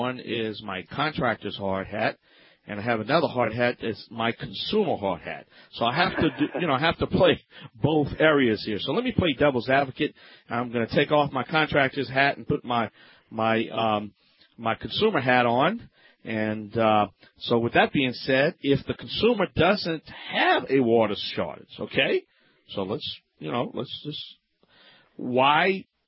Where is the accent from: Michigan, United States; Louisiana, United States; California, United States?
Louisiana, United States; from the Bayou Land.